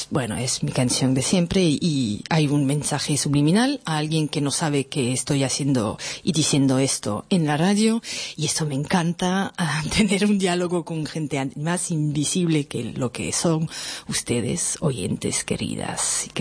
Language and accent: Spanish; France; accent: French; Spanish is a second language; O sea que tengo un acento francés, que soy francesa y ya está.